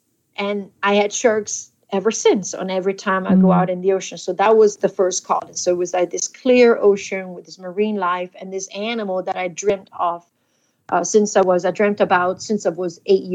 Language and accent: English; DR Congo; regardless of where I grew up in the Congo, they always brought me to the ocean. And I do believe growing up in a rainforest and in a savannah